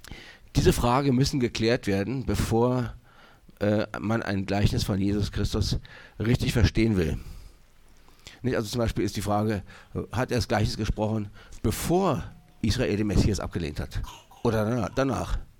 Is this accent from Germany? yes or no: yes; Berlin, Germany; Ich bin Berliner und … Ich komme aus der Gemeinde Erlangen